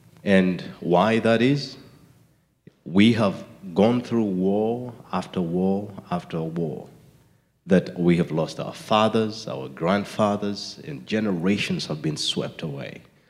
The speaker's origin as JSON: {"language": "English", "country": "Uganda", "said": "I come from Uganda, a small country in the eastern part of Africa."}